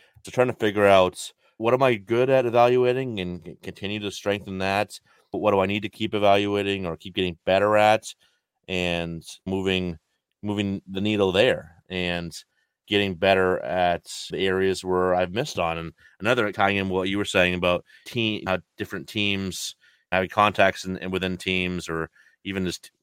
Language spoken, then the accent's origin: English; New England, United States; I learned so much from him, and we're both from New England.